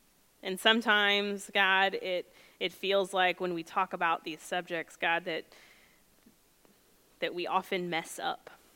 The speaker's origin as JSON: {"language": "English", "town": "Lexington", "country": "United States", "tie": "born or raised there", "said": "the same year my house was built that I grew up in Lexington."}